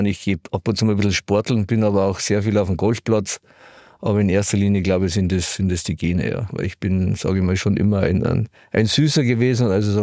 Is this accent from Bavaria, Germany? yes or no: yes; Munich, Bavaria, Germany; Ich bin aufgewachsen in Obergiesing